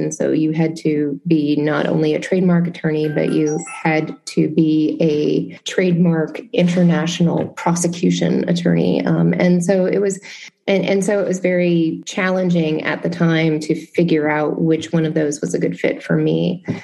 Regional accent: Memphis, Tennessee, United States; When I had my first year summer associate position, I went back to my hometown of Memphis and I worked in the largest law firm at the time.

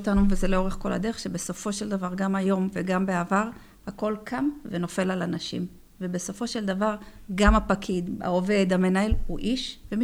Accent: Dimona, Southern District, Israel; born there; now in Jerusalem, Israel; אז אני באמת גרה בשכונה בבית הכרם. אני במקור ילידת דימונה.

